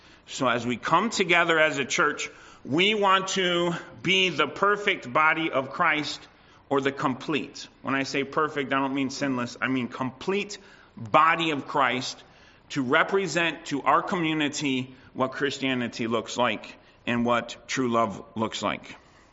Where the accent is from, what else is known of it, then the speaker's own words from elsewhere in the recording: United States; now in Canada; I know I was born in the States and I lived in the States, but being in Canada, I had to give up some of that in your face type of approach that I grew up with.